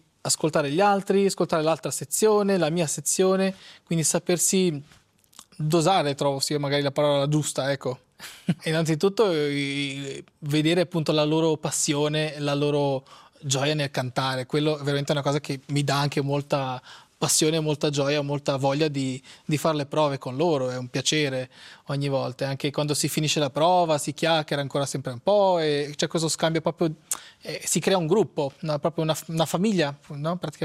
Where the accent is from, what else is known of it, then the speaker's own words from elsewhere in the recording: South, Portugal; moved away; siccome io vengo dal Portogallo, loro hanno proprio piacere di andare in Portogallo, ecco, andremo nel paese in cui sono cresciuto, non sono nato lì, ma nella regione in cui sono cresciuto, il sud del Portogallo.